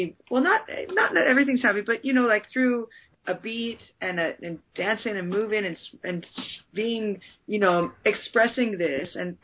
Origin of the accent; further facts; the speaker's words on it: United States; I'm from the States, but I hadn't lived here for 14 years. So, you know, I'd never lived in New York